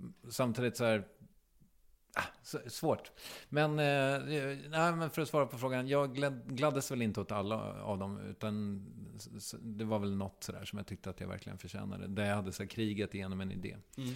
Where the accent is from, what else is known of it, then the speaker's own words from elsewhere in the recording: Strängnäs, Södermanland, Sweden; Strängnäs.